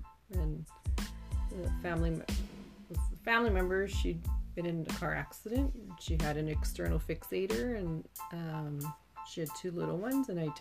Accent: Hawaii, United States; because I'm originally from Hawaii

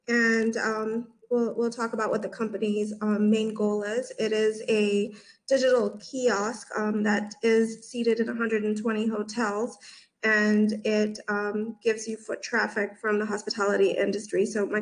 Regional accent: Zambia; now in United States; So I'm originally from Zambia, from Central Africa, and I came into the country in 1991

